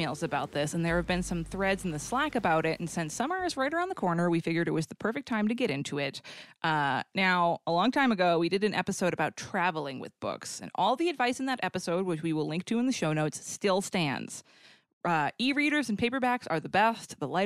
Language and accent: English; Boston, Massachusetts, United States; I'm from the Boston area, so like a dark roast.